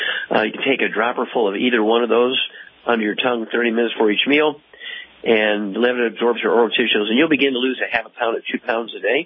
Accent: Missouri, United States; And Tom, let's go out to my home state, Missouri, and Teresa.

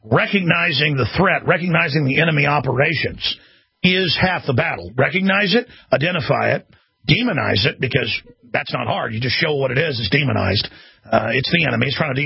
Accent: Dallas, Texas, United States; but I grew up in Dallas, got in a lot of fights

